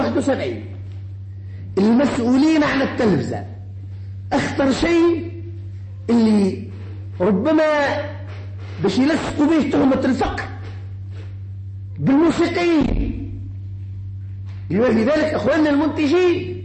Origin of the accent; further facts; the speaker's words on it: Tunisia; وما نفتخر به كتونسيين صباقس أو تونس كلنا تونسيون